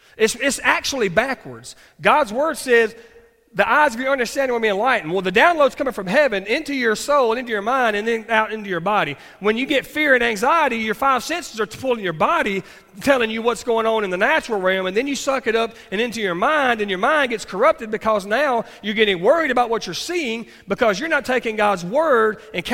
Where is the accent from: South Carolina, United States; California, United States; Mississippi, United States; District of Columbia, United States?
Mississippi, United States; I'd resigned my job back in my home state of Mississippi.